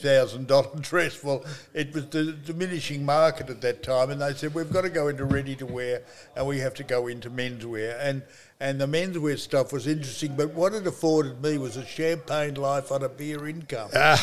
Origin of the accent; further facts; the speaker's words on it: Australia; I'm an Australian citizen. I'm very proud of being an Australian. And my ancestors on one side of the family came here in the 1820s, which makes me a really old Australian.